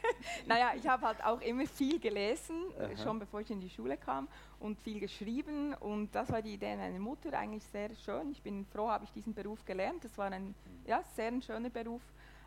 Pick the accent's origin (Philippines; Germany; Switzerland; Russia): Switzerland; Hinterkappelen, Bern; Also in Hinterkaplen, das ist bei Bern in der Nähe, ganz schön idyllisch.